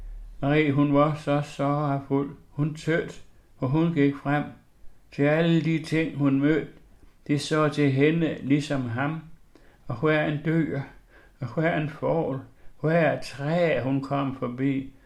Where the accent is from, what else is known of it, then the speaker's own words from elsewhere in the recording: Central Denmark Region, Denmark; accent: West Jutlandic; first language West Jutlandic Danish; den jyske dialekt, som er mit modersmål, det er fra Vestjylland. Det er fra det, der hedder Nørre Horne Herred, eller Søndende Å, som angiver, at det er egnen syd for Skjern Å.